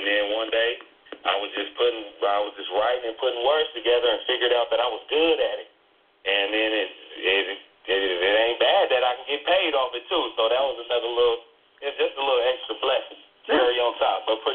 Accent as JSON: {"language": "English", "town": "Merced", "region": "California", "country": "United States", "lives_now": "Dallas, United States", "said": "Okay, so originally I'm from Merced, California."}